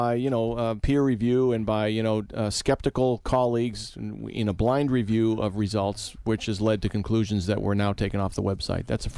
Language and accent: English; New England, United States; the kind that I grew up with in New England